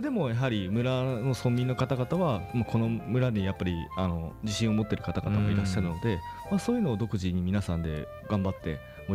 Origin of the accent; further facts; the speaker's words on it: Gifu, Japan; 岐阜ですよ、岐阜出身ですよ。